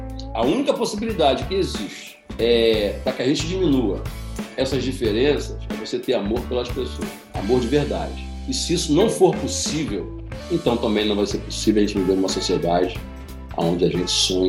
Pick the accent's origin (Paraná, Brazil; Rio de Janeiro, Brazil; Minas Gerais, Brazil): Rio de Janeiro, Brazil; Nilópolis; Tenho 58 anos de idade. Eu sou do Rio de Janeiro, nasci na Baixada Fluminense, nasci numa favela chamada Cabral. Cabral fica numa cidade chamada Nilópolis.